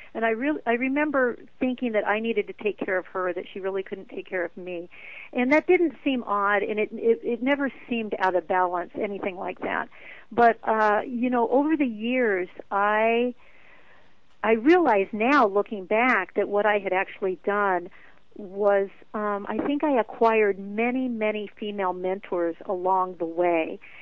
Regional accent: Ashland, Oregon, United States; I built a large day spa, the first day spa here in Ashland, Oregon, in my hometown.

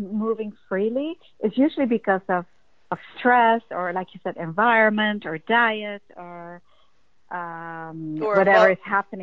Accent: Netherlands; English is a second language; moved away as an adult; now in New York, United States; I was a dancer. I came from Holland at 18 to be a dancer in New York

